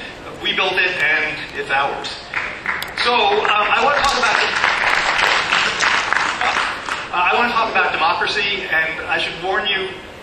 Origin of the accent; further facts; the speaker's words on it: United States; I'm from America, so I don't have definitive judgment on it